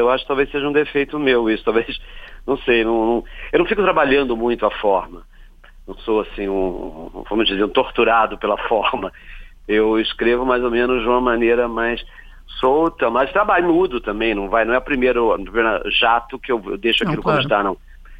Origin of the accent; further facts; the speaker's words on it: Rio de Janeiro, Brazil; moved away as an adult; now in Brasília, Brazil; no Rio, que é a cidade onde eu nasci, vivi, até me mudar para Brasília, aos 25 anos.